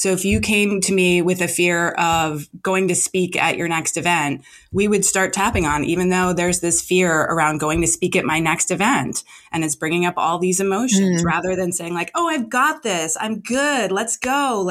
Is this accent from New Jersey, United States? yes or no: yes; New Jersey, United States; I mean, I'm from Jersey. Like, I don't let things get me down.